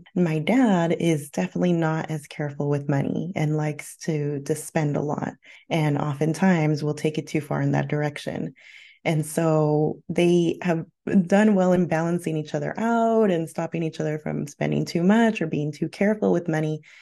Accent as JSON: {"language": "English", "country": "United States", "moved": "as an adult", "lives_now": "Australia", "said": "So I am originally from the U.S. and my parents are from Mexico. I'm the proud daughter of Mexican immigrant parents, and I am now an immigrant myself. I migrated to Australia in 2018."}